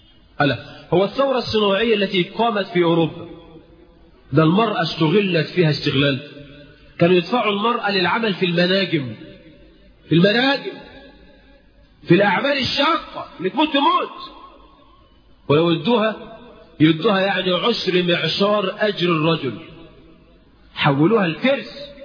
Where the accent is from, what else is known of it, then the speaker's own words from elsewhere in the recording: Egypt; ولذلك حتى احنا كمصريين تيجي تعزم تقعد مع واحد تشرب شاي